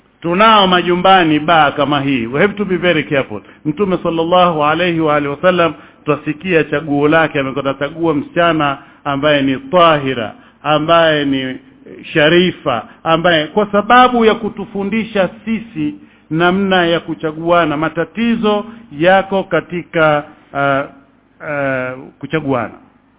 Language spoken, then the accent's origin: Swahili; Mombasa, Mombasa County, Kenya; Utaona kama kule kwetu Mombasa matatizo.